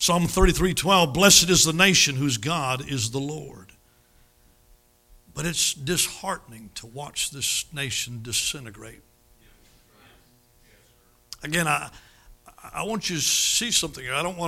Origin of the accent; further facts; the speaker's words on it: Minnesota, United States; Don't try to figure out my accent. I'm from northern Minnesota. But I've been married to a hillbilly for 30 years.